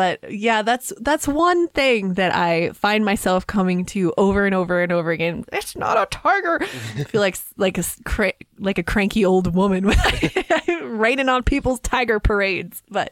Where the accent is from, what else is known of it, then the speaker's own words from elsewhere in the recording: Kansas, United States; And I grew up with them in Kansas.